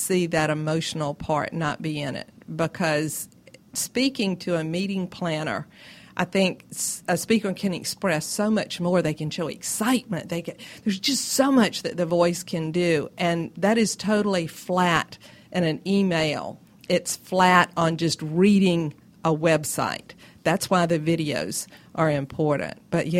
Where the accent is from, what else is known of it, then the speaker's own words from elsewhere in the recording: the South, United States; accent: southern; my southern accent may not appeal to them.